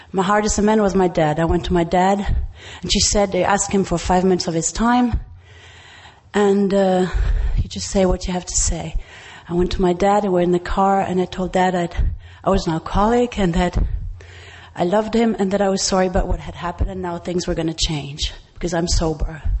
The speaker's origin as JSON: {"language": "English", "region": "Berlin", "country": "Germany", "second_language": "English", "said": "I'm an alcoholic. I'm from Berlin, Germany."}